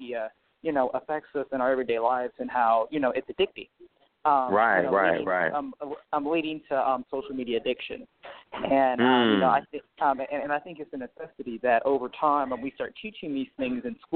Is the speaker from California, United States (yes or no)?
no; Orlando, Florida, United States; Florida, which is my hometown, they actually just renewed their contract that actually publicly tracks students that take home their devices.